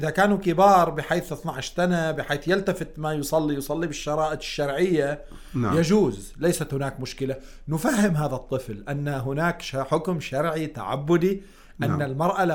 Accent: Lebanon

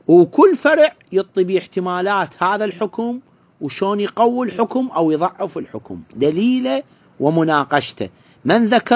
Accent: Iraq; عندنا بالعراق

